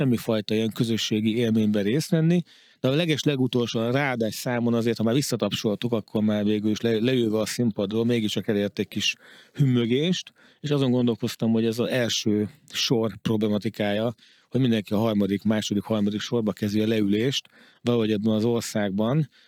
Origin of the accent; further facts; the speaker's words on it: Hungary; szocializálódtam, ami teljesen más, mint egy budapesti vagy nagyvárosi. Ezért világtól egy kicsit elzárva nőttünk fel.